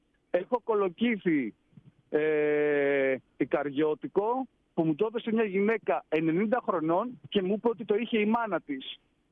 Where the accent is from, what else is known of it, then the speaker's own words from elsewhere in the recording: Athens, Attica, Greece; moved away as an adult; now in Ikaria, Greece; Μεγάλωσα στην Αθήνα, έμεινα εκεί μέχρι τα 30 μου.